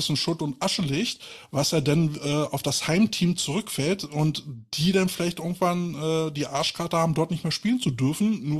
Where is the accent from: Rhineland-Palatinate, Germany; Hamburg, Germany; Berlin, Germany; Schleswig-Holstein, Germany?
Berlin, Germany; Ich komme aus Berlin, Alter.